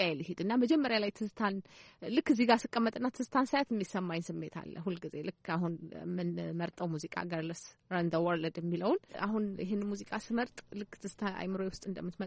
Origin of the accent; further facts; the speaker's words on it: Dire Dawa, Ethiopia; now in Addis Ababa, Ethiopia; ድሬዳዋ ነው ተወልጄ ያደኩት እዛ ድሬዳዋ ነው እንግዲህ መጀመሪያ ደረጃ ትምህርቴን የተማርኩት ከዛ በኋላ አዲስ አበባ ስመጣ